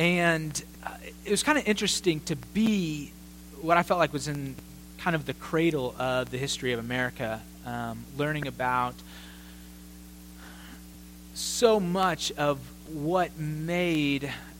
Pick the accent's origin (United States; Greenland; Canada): United States; because I'm from the States and I think we're pretty great, would there be any kind of celebration? And there are a few Americans in the area.